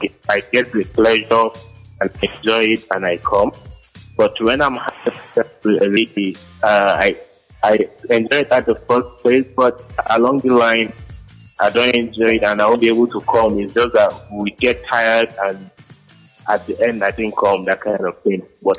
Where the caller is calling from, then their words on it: Abuja, Federal Capital Territory, Nigeria; I'm calling from Abuja.